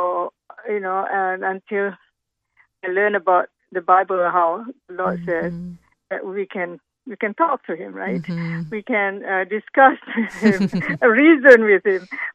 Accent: Malaysia; I grew up in Malaysia. And it's a country in Southeast Asia. It's a Muslim country

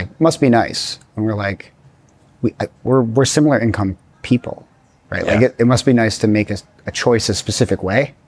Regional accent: Midwest, United States; I'm from the Midwest. We're supposed to do everything ourselves, whether we're good at it or not.

